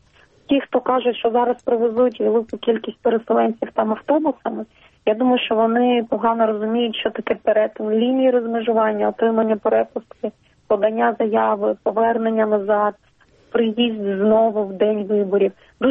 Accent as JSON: {"language": "Ukrainian", "region": "Crimea", "country": "Ukraine", "lives_now": "Kyiv, Ukraine", "said": "я сама з Криму, що я живу в Києві вже півтора року"}